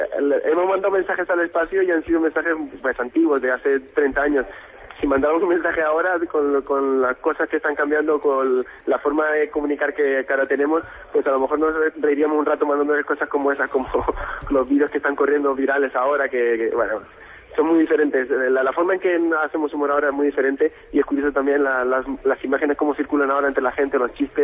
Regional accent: Burgos, Castile and León, Spain; Yo soy burgalés en realidad, aunque no se note.

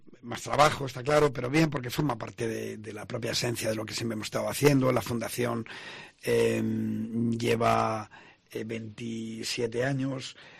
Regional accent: León, Castile and León, Spain; nosotros, los propios empleados de la Caja Rural en León, pues somos gente de León, al fin y al cabo, que convive aquí socialmente

